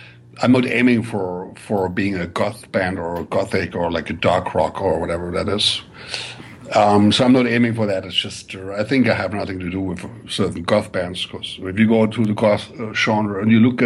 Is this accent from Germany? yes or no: yes; Germany; Well, you know, I grew up in Germany